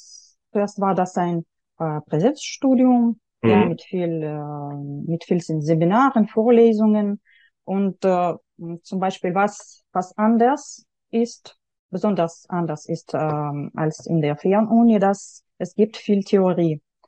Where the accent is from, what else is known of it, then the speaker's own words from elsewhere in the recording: Yekaterinburg, Sverdlovsk Oblast, Russia; German is a second language; now in Germany; ich habe in Jekaterinburg, in meiner Heimatstadt, habe ich Deutsch an der Schule mit dem Schwerpunkt Deutsch gelernt.